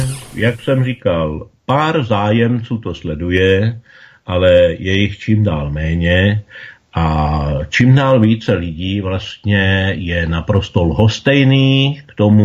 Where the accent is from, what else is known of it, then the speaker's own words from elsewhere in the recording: Hořice, Hradec Králové Region, Czechia; nicméně já jsem z Hořic